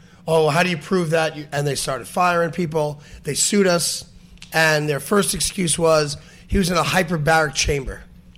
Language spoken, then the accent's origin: English; New York, United States; But, you know, I hate Philly. Mm-hmm. And I did as a New Yorker.